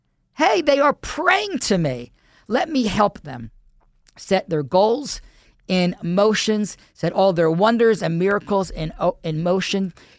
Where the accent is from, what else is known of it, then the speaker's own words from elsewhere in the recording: Philadelphia, Pennsylvania, United States; that happened on that day in Philadelphia, my hometown